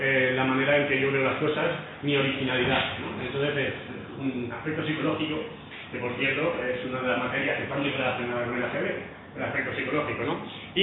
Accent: Valencia, Valencian Community, Spain; yo soy de Valencia y soy de Valencia. Y de Valencia.

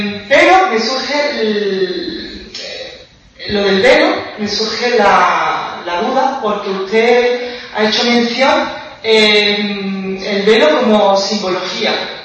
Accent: Spain; A ver, soy española y yo tengo claro

